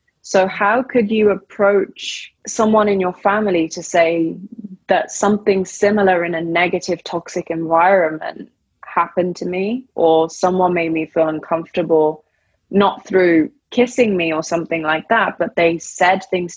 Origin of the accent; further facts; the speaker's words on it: United Kingdom; I'm not British in the same way as someone, my partner, for example, Josh, a white man who grew up in the UK as well, I'm not British in the same way.